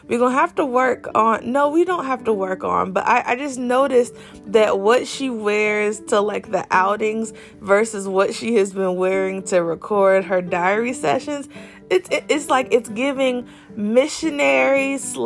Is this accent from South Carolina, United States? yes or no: yes; South Carolina, United States; And I grew up in the Lowcountry, just like Kiki.